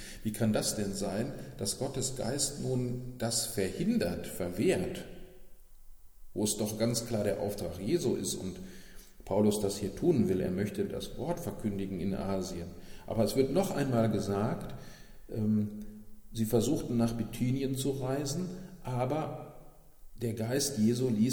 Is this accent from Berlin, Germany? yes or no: no; Dortmund, North Rhine-Westphalia, Germany; Auch zum Beispiel in meiner Heimat Dortmund